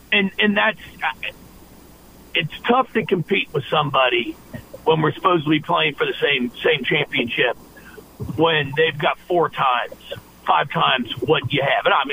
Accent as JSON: {"language": "English", "region": "Kentucky", "country": "United States", "tie": "born or raised there", "said": "I grew up in Northern Kentucky, the Bengals and the Reds."}